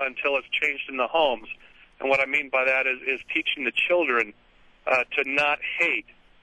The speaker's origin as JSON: {"language": "English", "town": "Belfast", "region": "Northern Ireland", "country": "United Kingdom", "tie": "born or raised there", "moved": "yes", "lives_now": "Phoenix, United States", "said": "I'm originally from the Belfast area and grew up there through the real thick of the troubles in the late 60s, early 70s."}